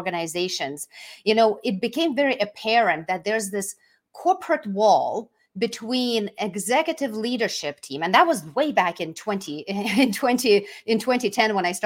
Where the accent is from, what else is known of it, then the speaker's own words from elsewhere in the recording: Lithuania; moved away as an adult; now in United States; That comes from my background being a Lithuanian. So I grew up and I was born and raised in Lithuania, which is my home country. When we moved here to the United States, my journey started here as a housewife.